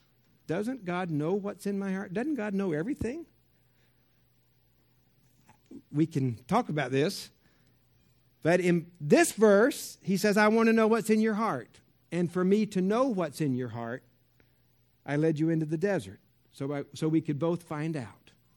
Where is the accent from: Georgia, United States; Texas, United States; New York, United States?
Georgia, United States; I'm from Georgia originally.